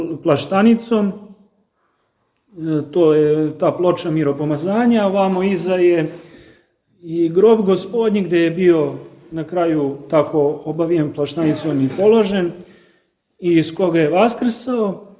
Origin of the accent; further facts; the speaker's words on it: Montenegro; čiji deo moštiju imamo kod nas u Crnoj Gori